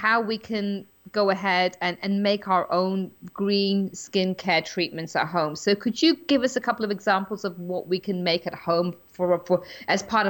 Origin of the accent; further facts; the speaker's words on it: England, United Kingdom; But, you know, I'm from England, so I drink my tea nice and strong